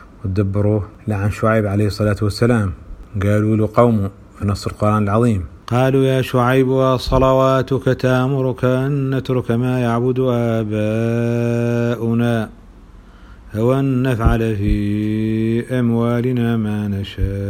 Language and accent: Arabic; Mauritania; أنا مواطن موريتاني، عندي جنسية واحدة اللي هي الجنسية الموريتانية، ما عندي جنسية دولة أخرى ولا عندي إقامة في دولة أخرى